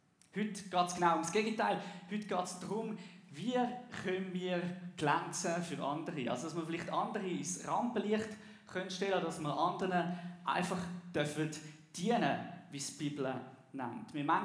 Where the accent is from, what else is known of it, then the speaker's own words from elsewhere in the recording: Einsiedeln, Schwyz, Switzerland; now in Altdorf, Switzerland; Aufgewachsen bin ich Zeinsiedler in der Innerschweiz.